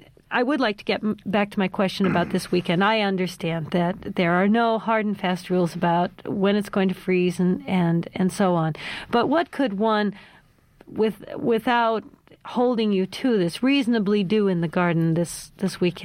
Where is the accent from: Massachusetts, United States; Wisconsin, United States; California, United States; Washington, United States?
Wisconsin, United States; also born or lived in Iowa / Illinois; now in Fairbanks, United States; Since I grew up in Wisconsin, Iowa, and Illinois, you know, corn has a special meaning to me